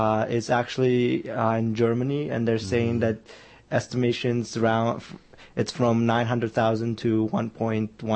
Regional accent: Kurdistan Region, Iraq; For example, when I say I'm from Kurdistan, they don't understand where that is.

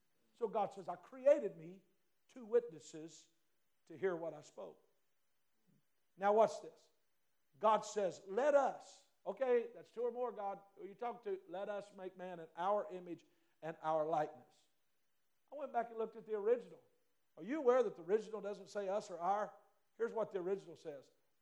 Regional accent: Arkansas, United States; now let me remind you, I'm a redneck from Arkansas

